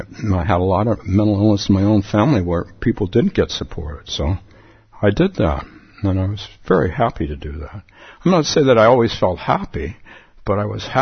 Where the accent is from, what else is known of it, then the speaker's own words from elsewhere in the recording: Palo Alto, California, United States; I started a sitting group when I was a young man in my hometown of Palo Alto